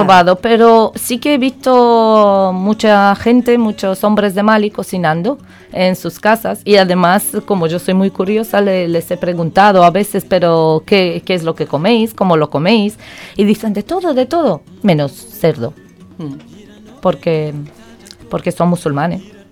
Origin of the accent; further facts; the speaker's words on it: Spain; Nosotros como somos de España y solemos tapear